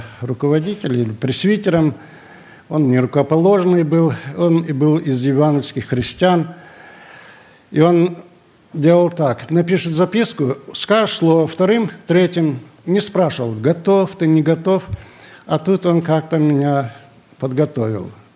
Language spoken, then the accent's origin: Russian; Baidaevka, Kemerovo Oblast, Russia; А в 57-м году уже в Осинниках мы так объединились. Я из Байдаевки был, там осинниковские, которые были исключены из списков.